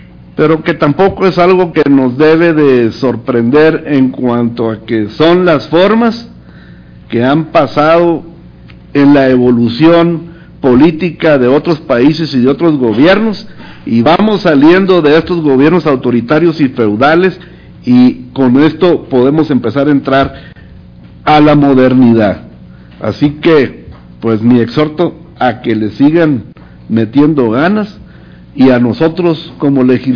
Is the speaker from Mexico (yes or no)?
yes; Mexico; podemos hacerlo nosotros mismos, como mexicanos